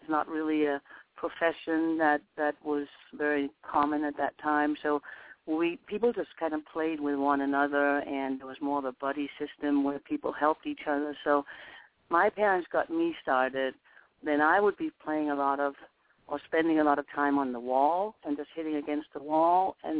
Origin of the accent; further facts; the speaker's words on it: Denmark; I was born in Denmark and grew up in Denmark, which was a very little country as far as tennis was concerned.